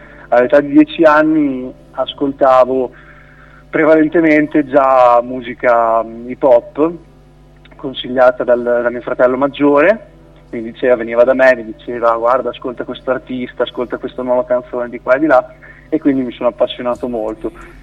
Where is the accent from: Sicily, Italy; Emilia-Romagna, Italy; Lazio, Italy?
Emilia-Romagna, Italy; Bagnacavallo; come hai anticipato, ho 26 anni, vengo da Bagnacavallo, in provincia di Ravenna